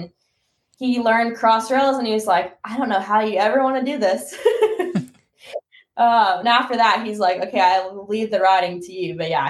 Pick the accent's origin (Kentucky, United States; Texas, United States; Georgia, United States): Texas, United States; Dallas; I'm from Dallas, Texas.